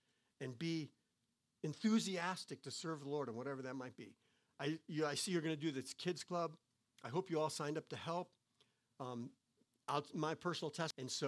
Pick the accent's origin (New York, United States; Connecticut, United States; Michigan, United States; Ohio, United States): Connecticut, United States; the church we grew up in, we came from Connecticut, and our church had just sent four families on the mission field.